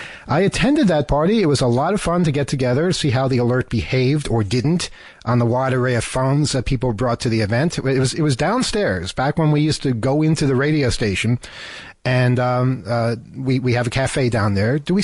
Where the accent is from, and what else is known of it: New York City, New York, United States; born or raised there